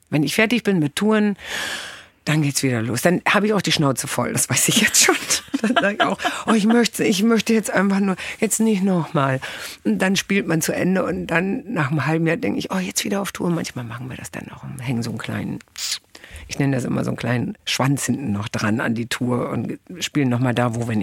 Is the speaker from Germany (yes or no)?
yes; Hamburg, Germany; Aber ich spiele in Hamburg jetzt 5-mal statt nur 1-mal. Weil 1-mal ist meine Heimatstadt jetzt irgendwie.